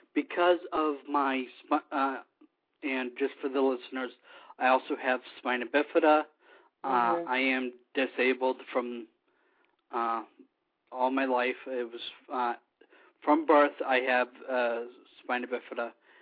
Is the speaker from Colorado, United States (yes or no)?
yes; Denver, Colorado, United States; born there; I am 34 years old. I was born in Denver, Colorado. And I was in foster care practically all my life up until the age.